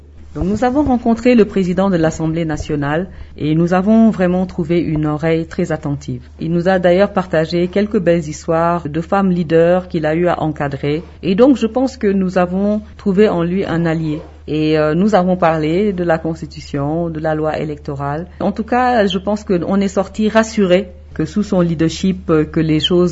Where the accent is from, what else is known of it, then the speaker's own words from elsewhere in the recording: Senegal; Moi, je viens du Sénégal.